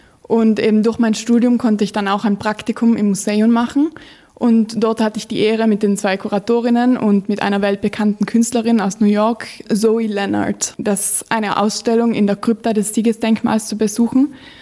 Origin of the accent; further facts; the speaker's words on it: Bolzano, Trentino-Alto Adige, Italy; Also ich bin in Bozen aufgewachsen und habe ziemlich viel Lokalgeschichte gelesen.